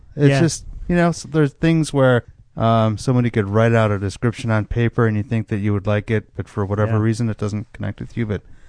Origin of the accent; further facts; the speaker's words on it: Wisconsin, United States; Because I'm from Wisconsin